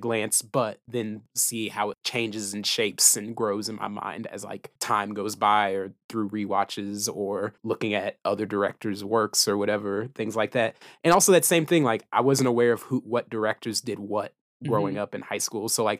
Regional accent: Midwest, United States; just had a very different like culture, like art culture upbringing than I did, because I grew up in the Midwest.

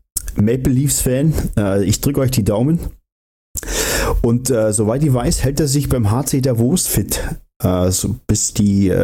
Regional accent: Bavaria, Germany; born there; ich bin ja gebürtiger Allgäuer, wo ich echt super stolz drauf bin.

